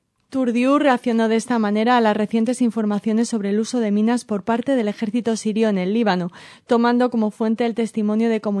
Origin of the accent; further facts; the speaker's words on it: Spain; como españoles, pues claro, el último gran éxito de Noah Gordon tiene que ver con España